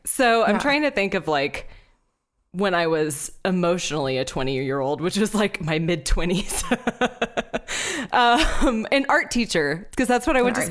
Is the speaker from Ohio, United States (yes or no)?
no; Texas, United States; I come from Texas and in Texas, there's this thing called the Texas sheet pan cake.